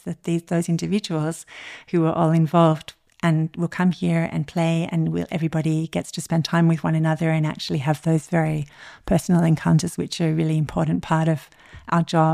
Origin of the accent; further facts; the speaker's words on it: Kosovo; now in Germany; wouldn't it be beautiful to bring my home country and my new home country, our two home countries in a way